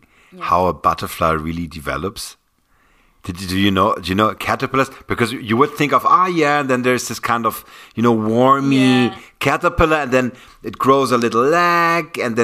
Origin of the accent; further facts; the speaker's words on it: Hamburg, Germany; English is a second language; now in Berlin, Germany; came to Berlin because of that. Because in Hamburg, where I used to live, beautiful city also, it's my hometown, but still, it was not possible.